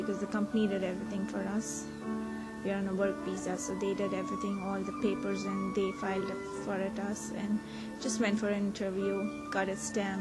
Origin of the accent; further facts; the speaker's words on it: Mumbai, Maharashtra, India; I was born in Bombay, a city called Bombay, which is in India, in 1978.